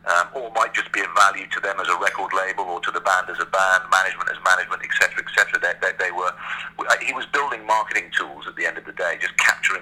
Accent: Scotland, United Kingdom; Well, I'm Scottish

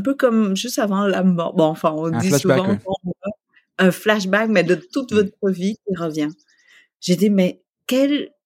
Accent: Quebec, Canada; en tant que Québécois, nous devons tous être à l'écoute

